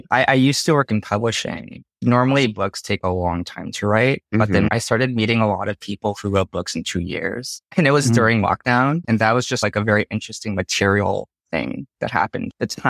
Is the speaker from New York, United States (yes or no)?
yes; New York, United States; I grew up in New York, so I went to Alabama for graduate school.